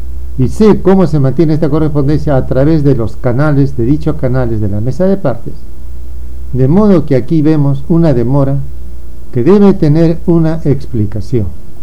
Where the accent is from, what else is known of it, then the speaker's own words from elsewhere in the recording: Peru; Considero como periodista y como peruano que tras esto hay una gran preocupación del gobierno